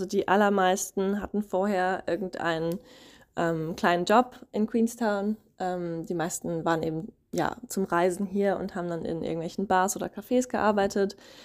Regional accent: Germany; Vier Briten, vier britische Jungs waren noch da, eine Amerikanerin, ein Kiwi. Und ich als Deutsche.

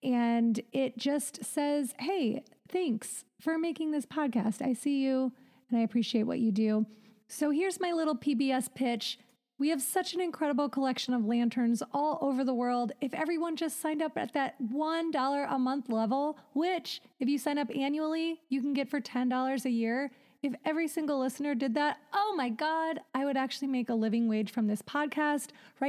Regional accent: Ohio, United States; I was raised congregational in Ohio, and it was very like community oriented, give back, help others.

